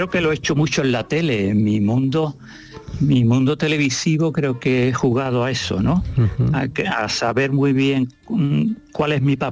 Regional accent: Spain; soy muy español, sí. No sé por qué, me gusta España.

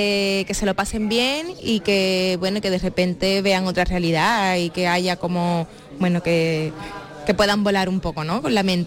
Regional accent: Andalusia, Spain; la mayoría somos andaluces.

